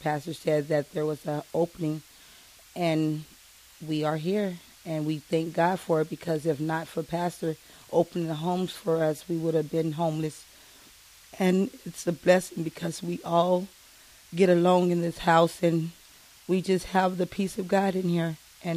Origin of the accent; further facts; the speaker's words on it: Fresno, California, United States; Fresno, California.